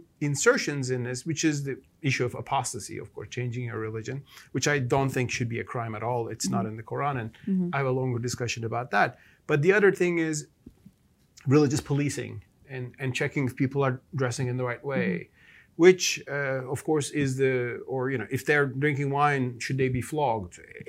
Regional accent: Istanbul, Turkey; that was a flight I had from Riyadh to Istanbul, my hometown back then, you know, 2013.

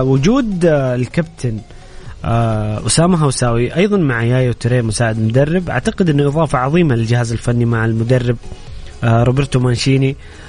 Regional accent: Saudi Arabia; وحلمنا وتطلعاتنا كسعوديين

